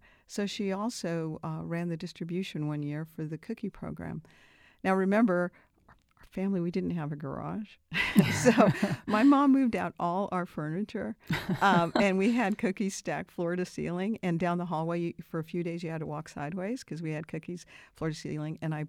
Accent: South Dakota, United States; born there; I was born in South Dakota in Ellsworth Air Force Base, and my father was stationed there when he was an officer in the military.

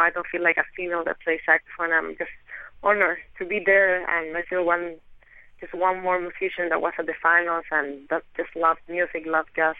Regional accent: Santiago, Santiago Metropolitan Region, Chile; English is a second language; I'm from Chile, I'm from Santiago, you know, I have a different culture. I grew up with different experiences

